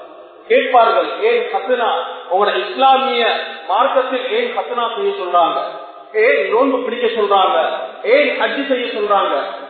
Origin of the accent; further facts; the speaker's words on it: Colombo, Western Province, Sri Lanka; அப்படியான ஒரு சூழலிலே, கொப்பனி தெருவிலே பிறப்பிடமாக கொண்ட நான் அப்படியான ஒரு சூழலிலே தான் நானும் வளர்ந்தேன்.